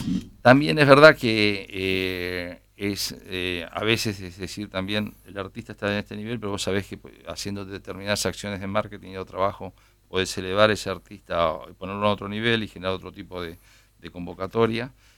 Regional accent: Argentina; y más allá de como productor, como ciudadano argentino

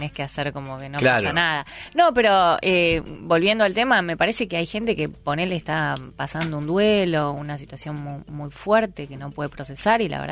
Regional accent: Uruguay; also born or lived in Brazil; Nací en Brasil, sí, pero fue casual.

